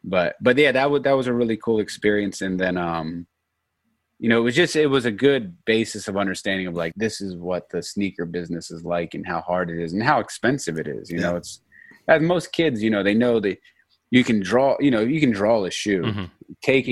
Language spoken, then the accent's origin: English; Norristown, Pennsylvania, United States; Places that I'm from Norristown, Pennsylvania. It's not like a fashion mecca. You know, it's a really like blue collar suburb.